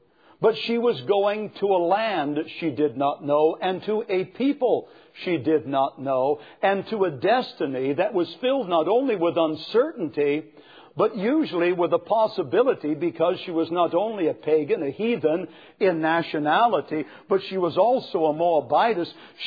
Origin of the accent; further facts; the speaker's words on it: California, United States; And of course, I was from California, so I was the brunt of everything. I was sort of skewered and roasted slowly for being from California.